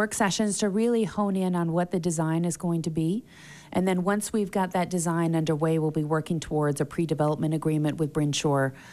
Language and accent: English; Salt Lake City, Utah, United States; also born or lived in Ogden; I'm originally from Ogden, Utah. Moved to Salt Lake when I was about 10 and spent most of my life in Salt Lake.